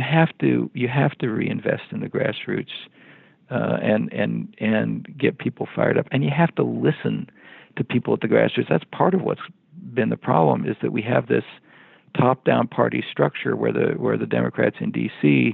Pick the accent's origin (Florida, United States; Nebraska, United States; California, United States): Nebraska, United States; I mean, in my home state of Nebraska, the western third of the state, the western part of the state, is one of the five most Republican districts in the entire country.